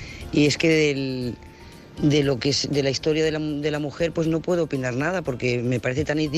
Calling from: Lloret de Mar, Catalonia, Spain; de Lloret de Mar.

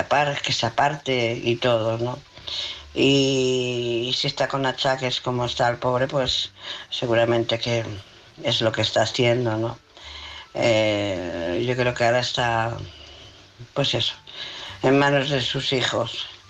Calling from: Barcelona, Catalonia, Spain; de Barcelona.

